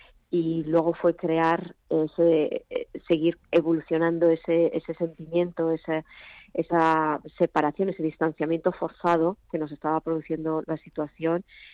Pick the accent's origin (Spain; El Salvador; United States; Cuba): Spain; Zumaia, Basque Country; en la playa de mi pueblo natal, en Sumaya